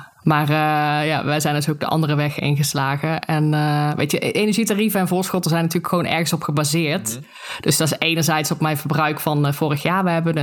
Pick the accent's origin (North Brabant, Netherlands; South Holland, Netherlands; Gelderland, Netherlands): North Brabant, Netherlands; Ja, joh, misschien ik kom uit Brabant, hè.